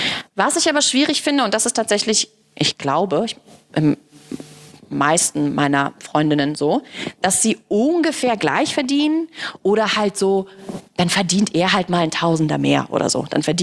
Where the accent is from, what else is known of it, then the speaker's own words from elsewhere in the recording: Belarus; Ich komme ja aus Weißrussland.